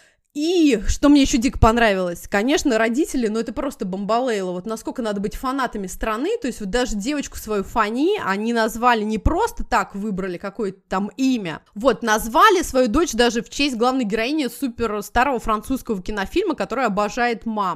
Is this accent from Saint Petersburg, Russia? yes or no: no; Moscow, Russia; а я как москвич